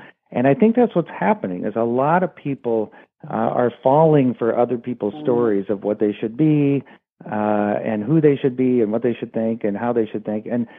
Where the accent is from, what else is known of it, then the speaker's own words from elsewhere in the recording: Omaha, Nebraska, United States; But it's really a story, and it's my story. And it's got an arc to it that starts with growing up in Omaha.